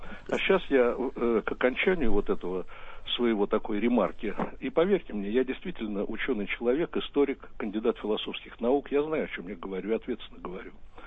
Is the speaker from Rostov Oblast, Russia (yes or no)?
no; Saint Petersburg, Russia; Вот я рос в Питере